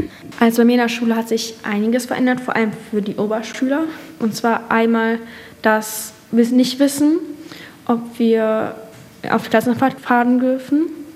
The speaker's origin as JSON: {"language": "German", "town": "Hamm", "region": "North Rhine-Westphalia", "country": "Germany", "said": "Die meisten Leute werden wahrscheinlich auch in Zukunft sagen, hier, wir sind aus Hamm."}